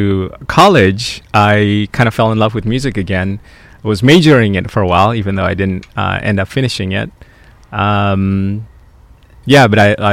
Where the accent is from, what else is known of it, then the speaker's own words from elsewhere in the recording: Jakarta, Indonesia; also born or lived in Bandung; So I was born in Bandung, Indonesia, and I grew up in the capital, Jakarta, for the first 10 years of my life.